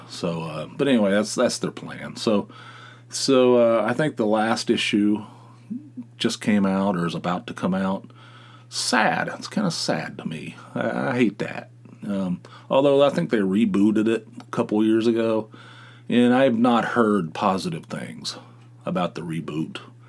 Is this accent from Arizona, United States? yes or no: no; Dunbar, West Virginia, United States; I grew up in Dunbar, West Virginia, Dunbar, even inside Dunbar, and it was like population 10,000 somewhere in that neighborhood.